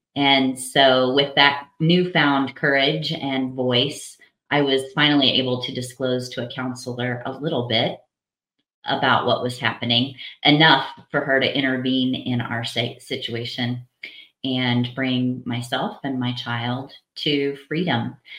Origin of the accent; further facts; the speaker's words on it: Missouri, United States; I grew up in southern Missouri. Actually, I was born, I think, in your stomping grounds. I was born in Rolla, Missouri, and grew up in the southwest corner of the state, what many would call the buckle of the Bible Belt.